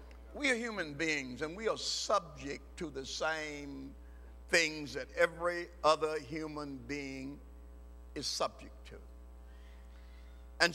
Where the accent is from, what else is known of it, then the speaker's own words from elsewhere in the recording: Mississippi, United States; we've just gotten back from a trip to Mississippi, my home state. I was born in the state of Mississippi